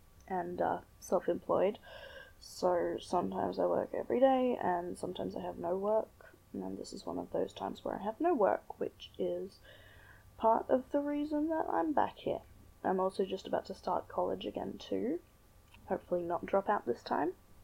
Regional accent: Australia; I'm in my mid-20s now, which is weird. You could probably tell from the whole accent thing that I'm Australian.

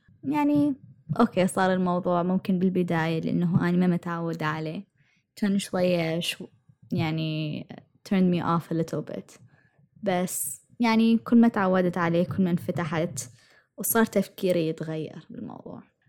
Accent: United Arab Emirates; moved away as an adult; now in United States; أنا يعني معظم عمري تربيت بالدول العربية. أنا كبرت بالإمارات، ممكن بعضكم يعرفون هذا الشيء. أنا عشت بالإمارات يعني فترة طويلة من حياتي إلى أن تخرجت من الجامعة، وبعدين إجيت الأمريكا

